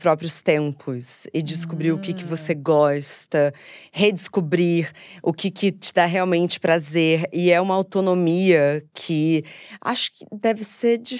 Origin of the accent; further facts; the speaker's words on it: Rio de Janeiro, Brazil; como você disse, eu cresci no Rio, isso era uma prioridade pra mim